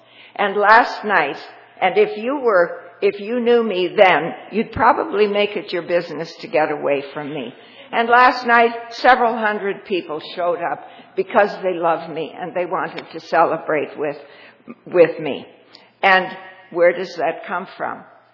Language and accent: English; Toronto, Ontario, Canada; So I said … I'm from Toronto.